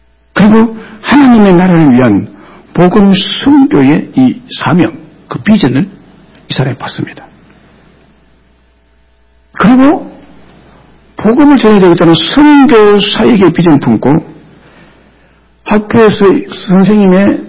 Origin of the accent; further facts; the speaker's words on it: Goseong, South Gyeongsang, South Korea; 여러분 경남 고성은 그러면 오늘 168번지에서 무슨 쓰란 것이 나겠어요 여러분